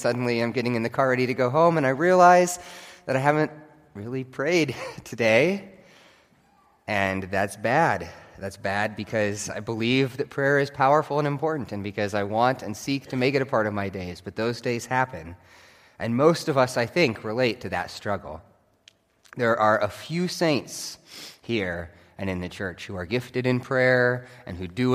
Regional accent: Nebraska, United States; it is not because of corn, because I am from Nebraska

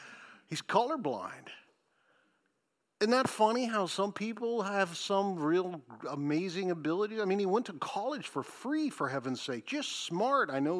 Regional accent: Detroit, Michigan, United States; born there; I was born in Henry Ford Hospital in Detroit, Michigan.

